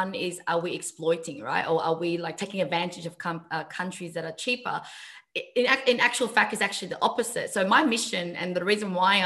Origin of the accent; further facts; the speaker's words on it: Vietnam; now in Australia; So coming from Vietnam, I grew up in Vietnam, pretty much similar to the Philippines.